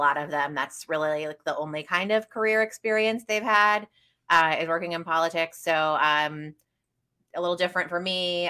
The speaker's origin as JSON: {"language": "English", "region": "Florida", "country": "United States", "tie": "born or raised there", "also_born_or_lived": "Wisconsin", "moved": "as an adult", "said": "I worked in local government in the city I grew up in Florida. I decided I wanted to be a lawyer, moved to Wisconsin to go to UW"}